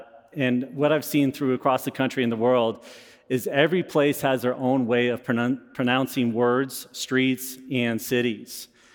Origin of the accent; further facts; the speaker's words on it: California, United States; moved away as an adult; Now, I'm not a native of Colorado. I'm initially from Southern California, but there are two things that qualify me, I think, to be in good graces of natives or to be an honorary native. First, I moved out here about 18 years ago